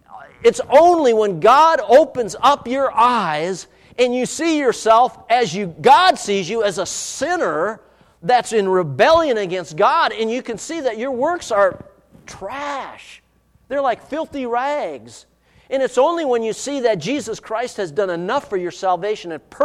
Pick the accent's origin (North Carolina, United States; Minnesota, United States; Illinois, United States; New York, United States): Minnesota, United States; Duluth; born there; I was born in Duluth, Minnesota.